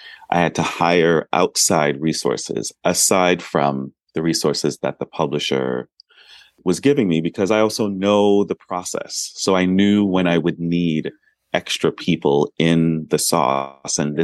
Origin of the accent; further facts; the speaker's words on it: Brooklyn, New York, United States; I worked at a lot of Time Inc. magazines in New York, which is where I grew up. I grew up in Brooklyn, East Flatbush. And then I moved out to San Francisco